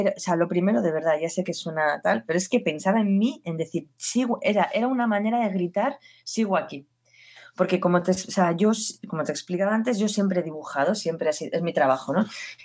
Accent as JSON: {"language": "Spanish", "region": "Basque Country", "country": "Spain", "said": "yo soy del País Vasco y mi pareja es, o sea, mi chico es de Canarias."}